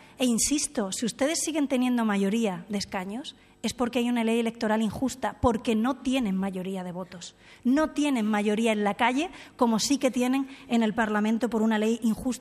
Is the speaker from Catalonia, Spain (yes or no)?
yes; Catalonia, Spain; los catalanes vamos a seguir siendo catalanes, españoles, europeos